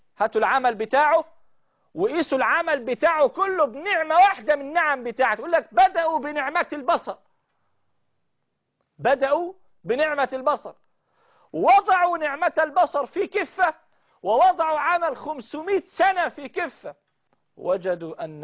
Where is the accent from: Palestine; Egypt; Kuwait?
Egypt; Al Farastaq, Gharbia; يعني أنا قضيت فترة العيد بين الأهل والأحباب في قريتي، قرية الفرستك